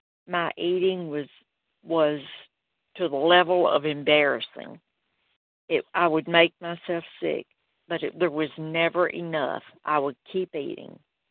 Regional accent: Malden, South Carolina, United States; I'm from Malden, South Carolina.

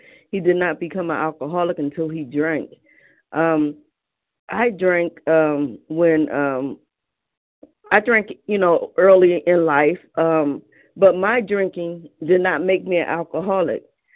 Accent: Cleveland, Ohio, United States; I'm from Cleveland, Ohio.

